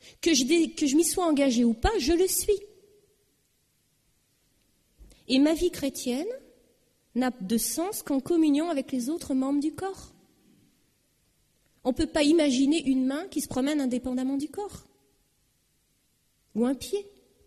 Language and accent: French; France; born there; Mais à partir du moment où je suis née en France, peu importe que je sois d'accord ou pas, je suis française.